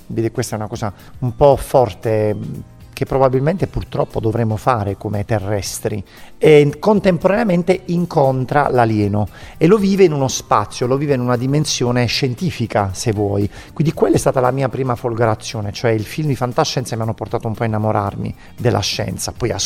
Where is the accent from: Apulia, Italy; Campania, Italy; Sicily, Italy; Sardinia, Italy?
Apulia, Italy; Monopoli; also born or lived in Castellana Grotte; io vengo da un paese, io vengo da Monopoli, sono 50.000 abitanti, ma sono originario di Castellanagrotte e sono 17.000, 16.000, quindi i paesi sono tutto. Noi siamo cresciuti anche nei paesi.